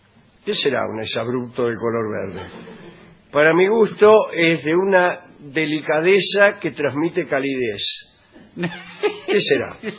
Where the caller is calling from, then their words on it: Colonia del Sacramento, Colonia, Uruguay; de Colonia del Sacramento.